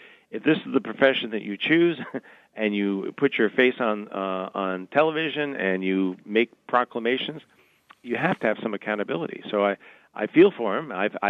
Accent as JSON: {"language": "English", "town": "New York City", "region": "New York", "country": "United States", "tie": "born or raised there", "said": "I didn't grow up in Pittsburgh. I grew up in New York City"}